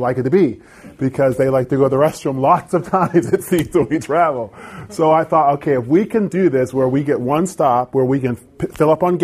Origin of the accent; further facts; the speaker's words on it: Canada; As I was telling you guys, I'm from Canada.